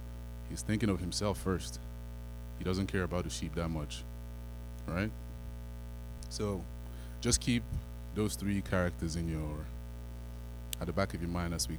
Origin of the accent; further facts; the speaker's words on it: Canada; also born or lived in Nigeria; because I'm partly Canadian, but I'm partly Nigerian